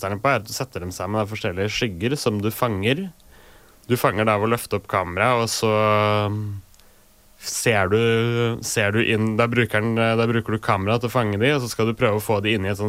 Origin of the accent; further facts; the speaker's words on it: Tønsberg, Vestfold, Norway; i blant annet i Tønsberg, siden det er der jeg kommer fra.